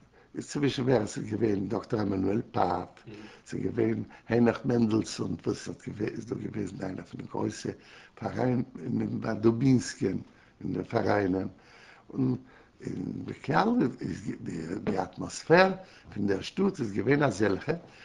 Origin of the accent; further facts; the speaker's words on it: Warsaw, Masovian Voivodeship, Poland; born there; Nein, geboren bin ich in Warsche. Geboren bin ich in Warsche. Bin geboren in der historischen Date, dem 11. November 1918.